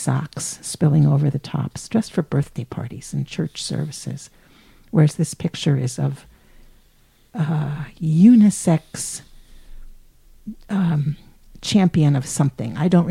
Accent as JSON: {"language": "English", "town": "Philadelphia", "region": "Pennsylvania", "country": "United States", "tie": "born or raised there", "also_born_or_lived": "Chester", "said": "the second house that we lived in after we moved from Chester, Pennsylvania, which is what at the time was a big industrial or small industrial city, to a first floor apartment near 40th and Girard Avenue in West Philadelphia."}